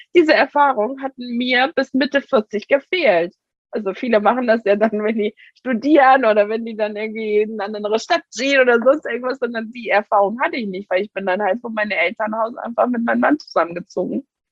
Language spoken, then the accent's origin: German; Iran; now in Germany